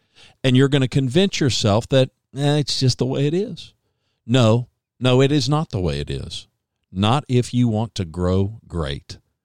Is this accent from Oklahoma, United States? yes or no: yes; Oklahoma, United States; born there; now in Texas, United States; I was born in Oklahoma. I live in Texas, but go OU.